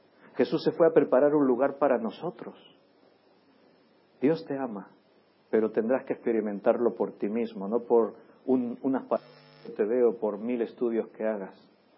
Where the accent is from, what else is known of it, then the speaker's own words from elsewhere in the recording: Catalonia, Spain; born there; yo soy nacido en Cataluña, pero hijo de padres andaluces.